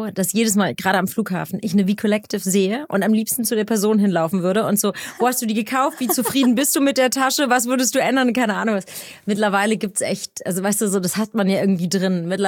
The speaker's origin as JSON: {"language": "German", "town": "Frankfurt", "region": "Hesse", "country": "Germany", "tie": "born or raised there", "said": "ich bin in Frankfurt aufgewachsen"}